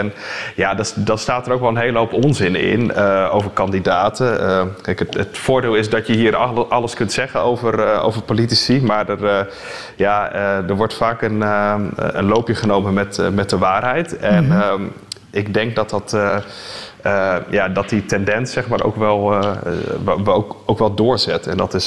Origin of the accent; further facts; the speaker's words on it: Netherlands; als ik kijk in ieder geval naar Nederland, waar ik vandaan kom van origine